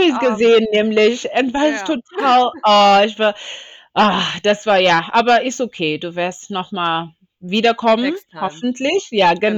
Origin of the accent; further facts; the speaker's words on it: Bulawayo, Zimbabwe; first language Shona; German is a second language; Ich bin aufgewachsen in Simbabwe. Ich bin da geboren, in Bulawayo bin ich geboren. Und meine Mutter kommt aus Bulawayo auch und mein Vater von Mashingo. Meine Muttersprache ist übrigens also Shona.